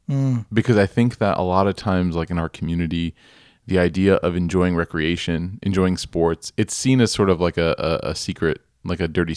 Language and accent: English; Chicago, Illinois, United States; So I was, you know, I grew up in Chicago